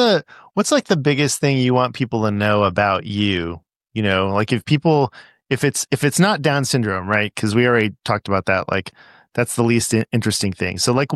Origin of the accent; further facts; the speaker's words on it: Pasadena, California, United States; You know, I'm from LA. I'm from Pasadena, actually.